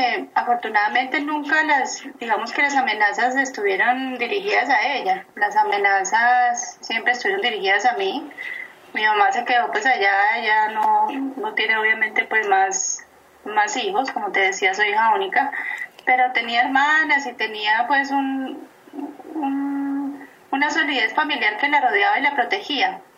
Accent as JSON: {"language": "Spanish", "country": "Colombia", "also_born_or_lived": "Boston, United States", "moved": "as an adult", "said": "Yo salí en el 2000 de Colombia, me fui a Boston y me radiqué 2 años allá"}